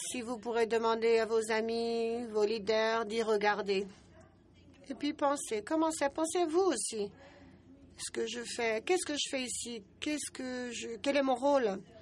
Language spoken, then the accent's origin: French; Brazil; Je suis donc du Brésil. Le Brésil est donc un pays en voie de développement